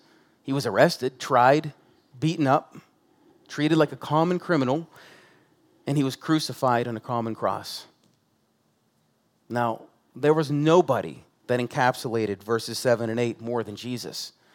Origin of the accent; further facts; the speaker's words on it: United States; We live in America. We're American Christians.